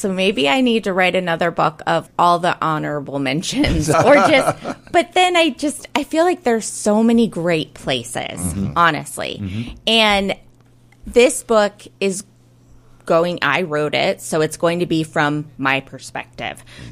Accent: St. Louis, Missouri, United States; Experiences from what I know from my own childhood growing up in St. Louis.

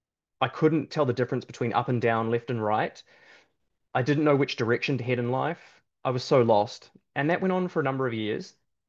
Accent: England, United Kingdom; I grew up in England.

